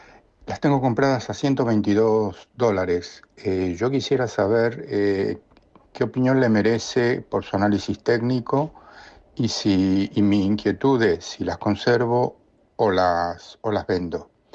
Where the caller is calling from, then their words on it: Barcelona, Catalonia, Spain; de Barcelona y quería preguntarle al analista